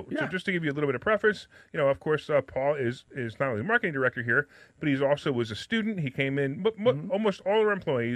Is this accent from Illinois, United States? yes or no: no; Brooklyn, New York, United States; Yeah, I'm from Brooklyn. What part of New York are you from?